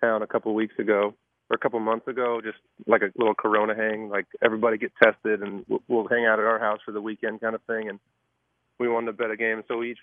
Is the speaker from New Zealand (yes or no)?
no; Michigan, United States; And then because I grew up in Michigan, I was sort of – my family was Chicago. My friends were all Detroit fans.